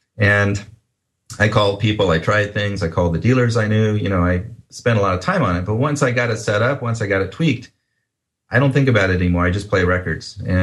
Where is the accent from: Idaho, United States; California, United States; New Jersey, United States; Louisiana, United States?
California, United States; Palo Alto; I grew up in Palo Alto.